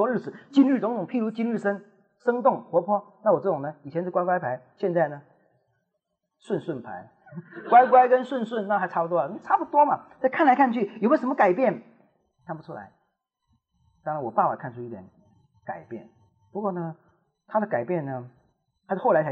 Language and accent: Chinese; China; 对，我们中国人有这种毛病，心里看觉得嗯不错，哎，嘴巴从来不讲，哎，讲反话，讲反话